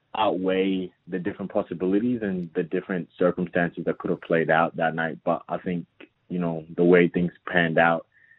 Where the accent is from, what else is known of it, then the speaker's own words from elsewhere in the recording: South Sudan; now in Australia; and I and my younger sister, we came over here in 2006. So we came from South Sudan straight, you know, here to Australia.